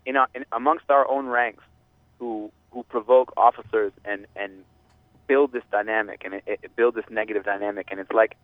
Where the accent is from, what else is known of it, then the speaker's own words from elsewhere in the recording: Providence, Rhode Island, United States; I'm from Providence, Rhode Island.